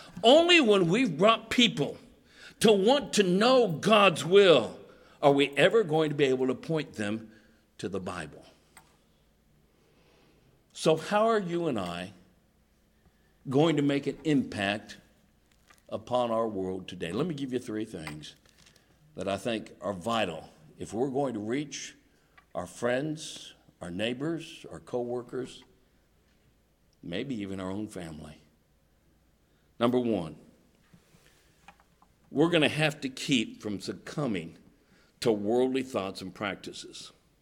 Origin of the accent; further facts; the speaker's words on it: Colorado, United States; I'm from Colorado. When I was a boy, we would go up into the mountains of Colorado.